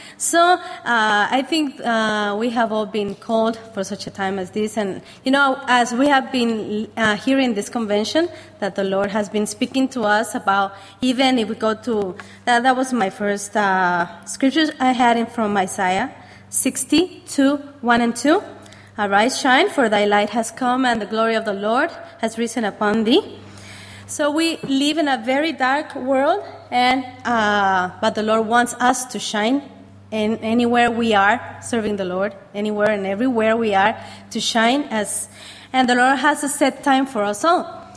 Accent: Guatemala; I'm from Guatemala. We've been in the fellowship since 1978.

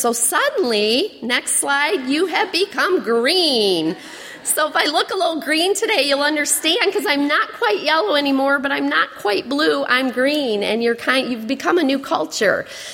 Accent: Canada; Okay, so I'm from Canada, so I came from a yellow country.

